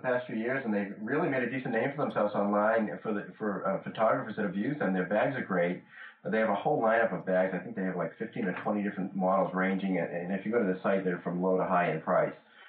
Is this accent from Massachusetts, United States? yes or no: yes; Medford, Massachusetts, United States; also born or lived in New Hampshire; Yeah, I'm from New Hampshire and grew up in Boston, or Medford, actually, outside of Boston.